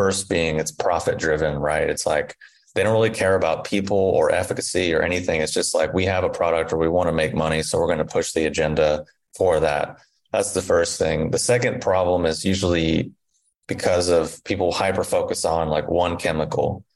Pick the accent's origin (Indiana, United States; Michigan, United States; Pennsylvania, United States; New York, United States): Indiana, United States; also born or lived in Kentucky; at least where I grew up in Indiana and in Kentucky